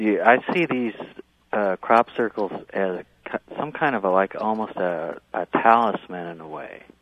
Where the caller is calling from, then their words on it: Denver, Colorado, United States; I'm calling from Denver, Colorado.